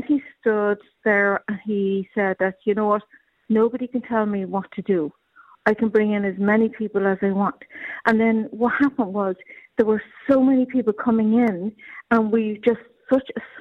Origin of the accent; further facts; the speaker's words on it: Dublin, Leinster, Ireland; now in Cork, Ireland; I'm from Dublin originally, and I came down and I built my house in Cork